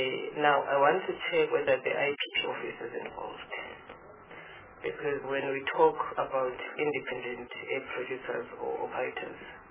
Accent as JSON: {"language": "English", "country": "South Africa", "said": "I'm a South African. I don't understand dollars, and I don't have a calculator."}